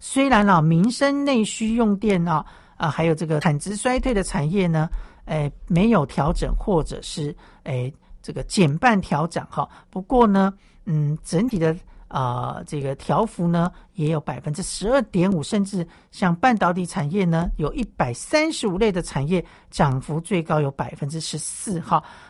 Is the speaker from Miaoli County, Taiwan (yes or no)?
yes; Miaoli County, Taiwan; 也让这个我的家乡苗栗县呢，这个面子真的丢光了哈。